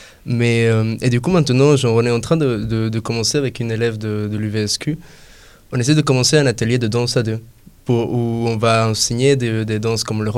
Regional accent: Costa Rica; French is a second language; moved away as an adult; now in France; Je suis un élève de l'Estaca. Je viens du Costa Rica. Je suis venu ici avec une bourse d'excellence pour faire des études en France d'ingénieur en aéronautique. Et j'ai passé 2 ans à Toulouse

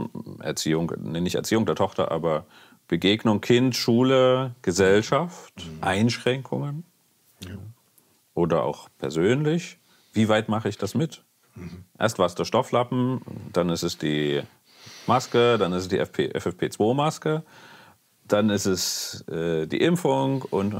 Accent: East Germany, Germany; ich bin ja in der DDR groß geworden.

